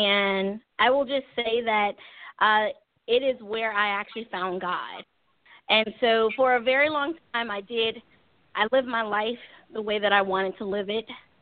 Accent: Palm Beach, Florida, United States; now in Atlanta, United States; I'm originally from Palm Beach, Florida, but I now live in Atlanta, Georgia.

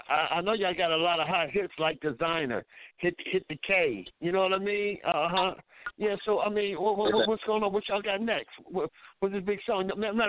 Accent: West Coast, United States; Well, I'm from the West Coast.

